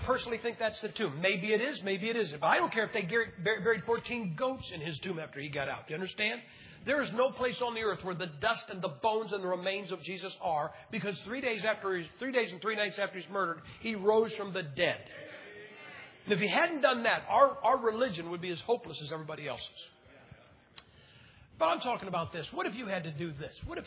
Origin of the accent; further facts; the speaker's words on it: United States; Now, please understand something, guys. I am an American, okay?